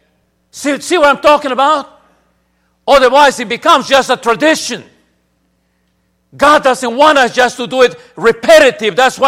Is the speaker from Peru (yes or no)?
yes; Pucallpa, Ucayali, Peru; I grew up in a dirt road town. There were no paved roads when I was born in Pucallpa, Peru, 1961.